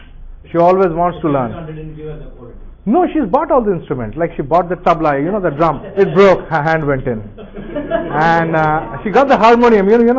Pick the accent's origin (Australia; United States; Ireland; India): India; Odisha; English is a second language; I'm from Orissa and her mother tongue is totally different.